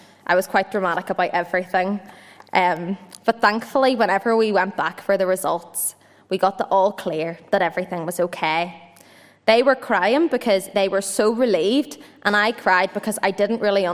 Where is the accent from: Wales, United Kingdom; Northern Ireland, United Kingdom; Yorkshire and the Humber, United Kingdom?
Northern Ireland, United Kingdom; Dundonald; born there; I was born in the Ulster Hospital in Dundonald in the year 2000